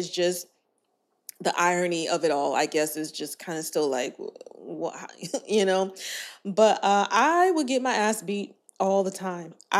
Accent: Inglewood, California, United States; born and raised in Inglewood, 310, whoop, whoop, okay, California

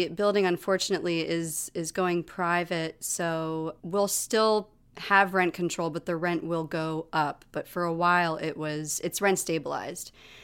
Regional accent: Roosevelt Island, New York, United States; Well, you know, I think it affects me in different ways. Roosevelt Island is a strange place.

